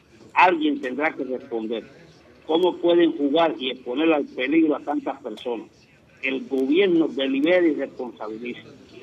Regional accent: Zulueta, Villa Clara, Cuba; porque como somos de Zulueta y no estábamos ese día allí

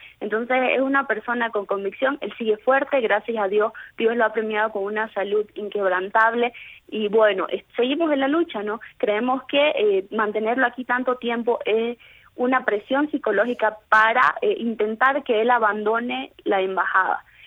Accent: Bolivia; Los bolivianos podemos y los bolivianos vamos a salir adelante

